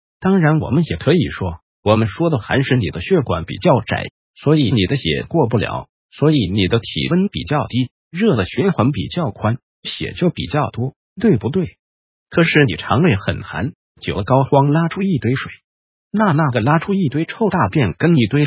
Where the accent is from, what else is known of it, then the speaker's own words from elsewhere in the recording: China; 那我们中国人还不止一只啊